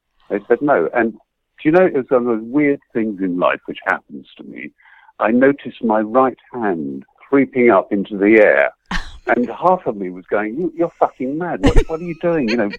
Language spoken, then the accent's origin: English; Kensington, London, United Kingdom; also born or lived in Paddington; I was brought up quite well in Kensington originally. I was born in Paddington, brought up in Kensington.